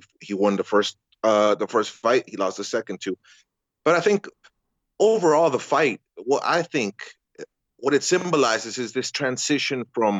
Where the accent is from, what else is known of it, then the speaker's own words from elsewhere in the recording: El Paso, Texas, United States; Us growing up in El Paso and Juarez area